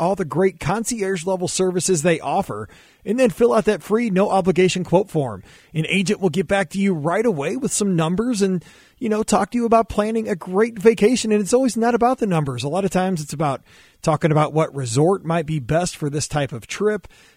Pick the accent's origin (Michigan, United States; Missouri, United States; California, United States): Missouri, United States; I'm from Missouri, people.